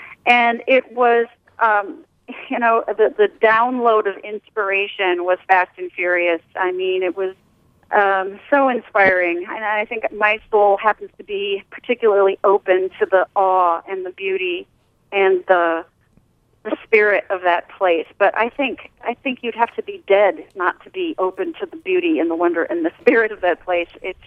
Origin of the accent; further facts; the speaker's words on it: Minnesota, United States; I grew up in Minnesota.